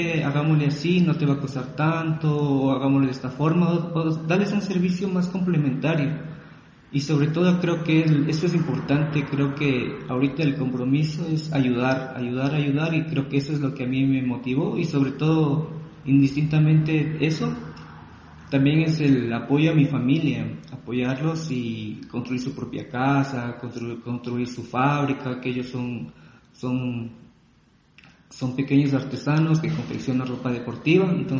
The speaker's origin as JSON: {"language": "Spanish", "country": "Ecuador", "said": "soy ecuatoriano, tengo 35 años … soy ingeniero civil, soy ingeniero en diseño gráfico. Y pues acá, ahorita resido en Riobamba, que es una bella ciudad"}